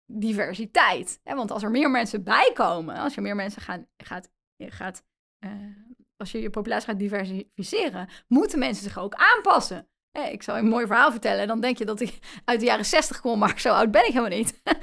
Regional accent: Netherlands; En dat is ook een perspectief wat voor ons, denk ik, als Nederlanders heel moeilijk te begrijpen is.

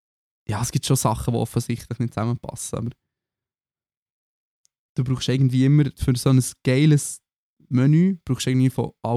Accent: Bern, Switzerland; Ich als Berner, bin ich da enttäuscht.

